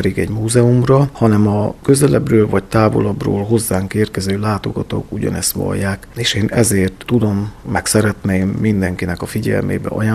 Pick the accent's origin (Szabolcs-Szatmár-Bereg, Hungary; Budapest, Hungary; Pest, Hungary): Szabolcs-Szatmár-Bereg, Hungary; Vámosoroszi; És én ugye Vámosorosziban születtem, illetve nőttem fel